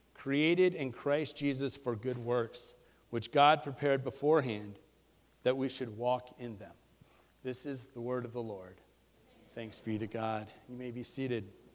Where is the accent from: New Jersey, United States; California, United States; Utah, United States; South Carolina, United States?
New Jersey, United States; As I'm from South Jersey, that foreign land